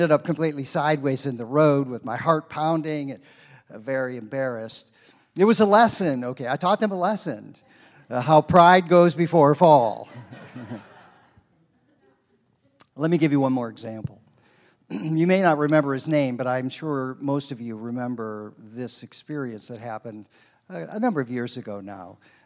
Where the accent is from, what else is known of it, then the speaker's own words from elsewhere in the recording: Akron, Ohio, United States; Of course, I grew up in Akron, Ohio, not far from here, and had driven in wintry conditions on snow.